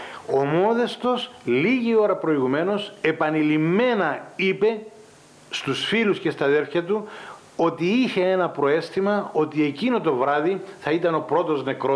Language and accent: Greek; Yialousa, Famagusta District, Cyprus; Ναι, είναι η πατρίδα μου, η μάνα μου.